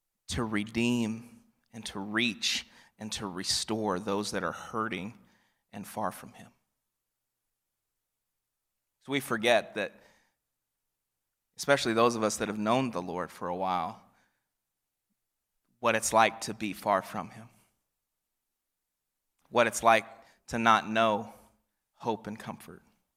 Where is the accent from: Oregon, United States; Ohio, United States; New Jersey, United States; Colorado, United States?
Colorado, United States; born there; I was born in Colorado and it's a beautiful country